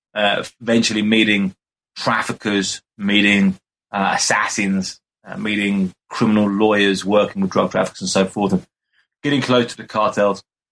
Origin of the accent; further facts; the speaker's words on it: Brighton, South East England, United Kingdom; moved away as an adult; now in Mexico; Well, I'm originally from Brighton in the UK. I came to Mexico in 2000